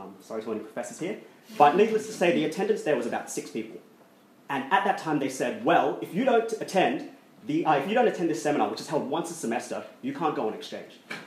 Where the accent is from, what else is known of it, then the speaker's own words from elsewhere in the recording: Australia; as an Australian student, it is quite difficult to get approval to your units when you only have 4 and you need a minimum of 3 to go on overseas.